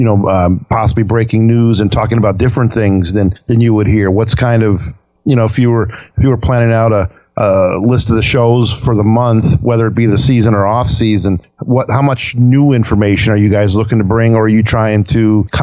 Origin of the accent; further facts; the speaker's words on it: Wisconsin, United States; Growing up in Wisconsin.